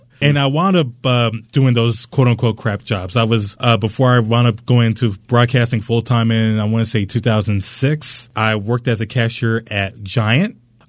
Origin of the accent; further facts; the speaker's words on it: Maryland, United States; also born or lived in Washington, D.C.; I'm actually from Prince George's County, born in D.C., raised in Prince George's County, graduated from High Point High School